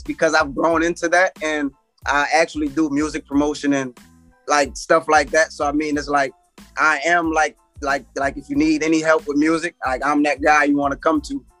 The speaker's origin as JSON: {"language": "English", "town": "New Orleans", "region": "Louisiana", "country": "United States", "said": "being that I was from New Orleans and I rap and I had dreads and stuff"}